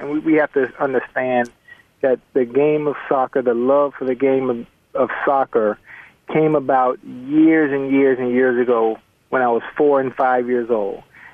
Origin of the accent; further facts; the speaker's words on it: Miami, Florida, United States; I'm from Liberty City. I'm from Liberty City in Miami, Florida